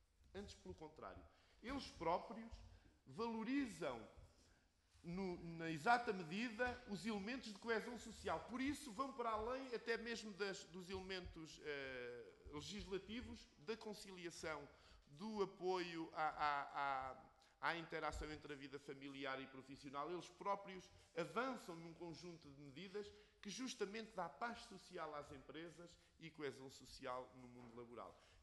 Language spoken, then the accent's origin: Portuguese; Marinha Grande, Leiria, Portugal; eu sou de um distrito, eu fui eleito para um distrito, que é o distrito de Leiria, sou do Conselho da Marinha Grande